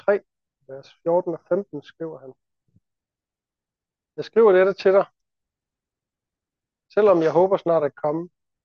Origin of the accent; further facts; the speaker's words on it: Esbjerg, Region of Southern Denmark, Denmark; jeg bor her i Esbjerg, jeg er esbjergenser. Jeg hører til i Esbjerg.